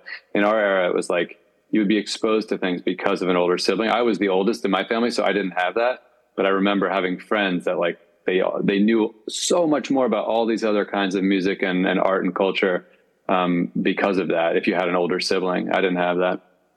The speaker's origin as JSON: {"language": "English", "region": "New Jersey", "country": "United States", "tie": "born or raised there", "also_born_or_lived": "Bellingham, Washington", "said": "I moved from Bellingham, Washington to New Jersey when I was about 7, so similar. I have like early memories, but most of my memories are from the second place."}